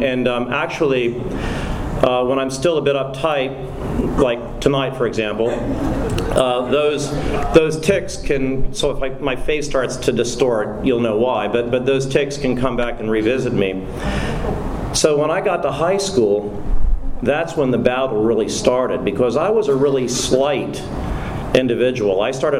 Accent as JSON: {"language": "English", "region": "Florida", "country": "United States", "tie": "born or raised there", "said": "I was growing up in Central Florida, Redneckville"}